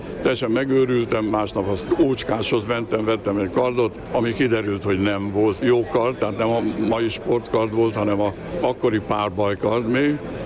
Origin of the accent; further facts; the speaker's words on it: Dunapataj, Bács-Kiskun, Hungary; also born or lived in Budapest; De ilyen értelemben én dunapatai vagyok, paraszt gyerek, mert a nagyszüleimmel ott nőttem föl végső soron. Pesten is jártam ugyan iskolába, de ott is jártam iskolába, általános iskolába. A Szelédi tó mellett volt a tanyánk.